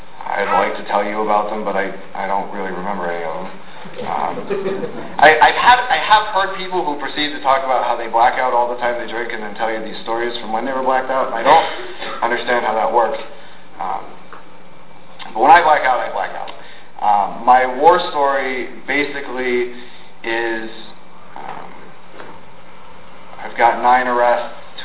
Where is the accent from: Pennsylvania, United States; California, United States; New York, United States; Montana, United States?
Pennsylvania, United States; Fogelsville; I grew up right outside of Fogelsville, in between Fogelsville and New Chipoli.